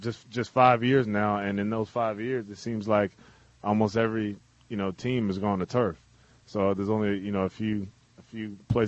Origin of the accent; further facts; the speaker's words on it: South Carolina, United States; South Carolina, which is my home state